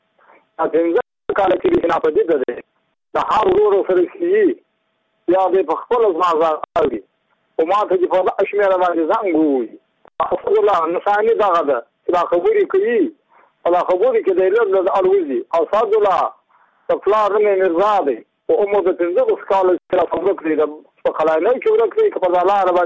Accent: Muqur, Badghis, Afghanistan; د بادغیس ولایت یم د مقر د ولسوالۍ یم

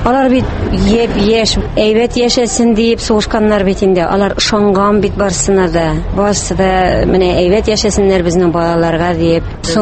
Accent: Bashkortostan, Russia; Без Башкортстаннан, мин Уфа ягыннан, Архангель районыннан.

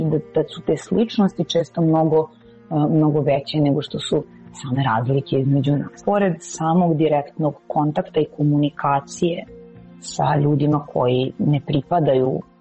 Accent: Serbia; ja sam Srpkinja

